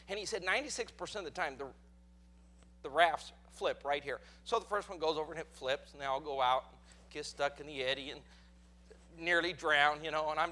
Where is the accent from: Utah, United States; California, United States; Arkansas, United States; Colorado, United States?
Colorado, United States; I grew up in Colorado. In Colorado, you just don't go jump in a body of water.